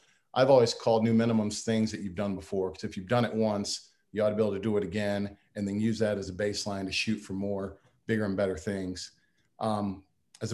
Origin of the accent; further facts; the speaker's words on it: Gastonia, North Carolina, United States; My love for UNC started back in the 5th grade when a guy from my hometown in Gastonia visited my elementary school.